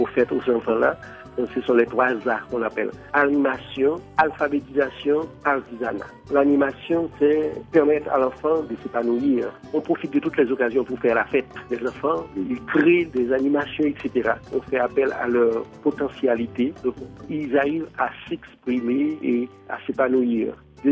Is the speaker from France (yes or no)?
no; Haiti; On est des Haïtiens, on connaît la réalité, on sait comment parler aux gens